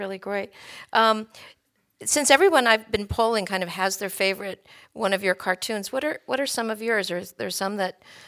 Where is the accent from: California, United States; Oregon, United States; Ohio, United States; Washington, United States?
California, United States; Culver City; Here we had the Helms Bakery. I grew up in Culver City, and we'd go, and then you'd see the whole assembly line